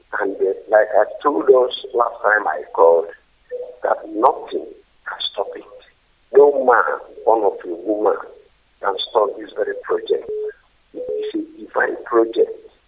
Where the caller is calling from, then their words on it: Onitsha, Anambra, Nigeria; I'm coming from Onitsha.